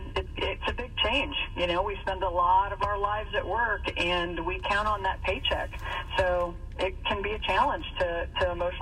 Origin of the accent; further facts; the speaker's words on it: Paulding, Ohio, United States; born there; I was born in Ohio, so I am happy to be here.